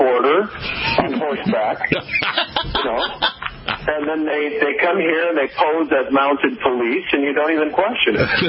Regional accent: United States; So even though I'm an American, there are some really great Canadians on this show.

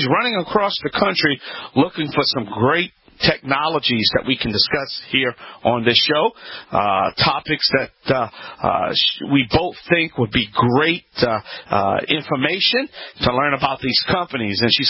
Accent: New Orleans, Louisiana, United States; I was at the Greenville show in my hometown in New Orleans

